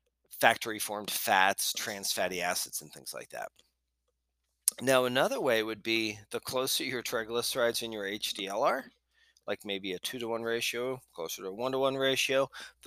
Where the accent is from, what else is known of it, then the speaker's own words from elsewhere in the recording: Pennsylvania, United States; So now I hail from Pennsylvania originally